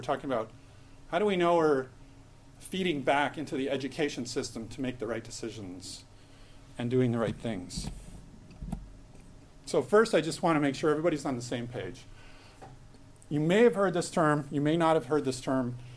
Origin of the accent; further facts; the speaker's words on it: Ontario, Canada; born there; also born or lived in Toronto, Canada; So I was born in Canada, like I said. So of course I lived in Toronto for 23 years